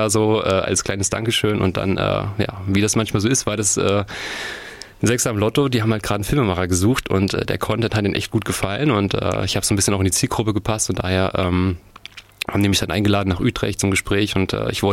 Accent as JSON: {"language": "German", "town": "Bad Hersfeld", "region": "Hesse", "country": "Germany", "lives_now": "Erfurt, Germany", "said": "Na, ich wohne in Erfurt seit 7 Jahren, komme aber eigentlich aus Bad Hersfeld, also Hering-Werra, Grenzgebiet quasi zu Thüringen."}